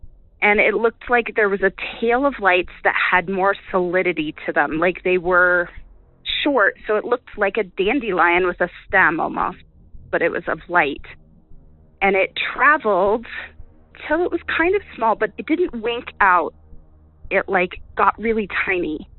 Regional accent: Colorado, United States; I'm from Colorado, but I saw this May 2nd, 2024 in California.

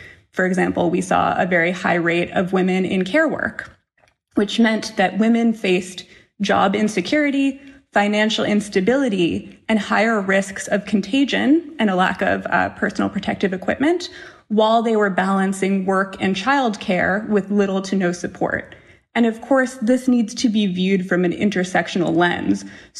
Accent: United States; the United States, which is not only my home country

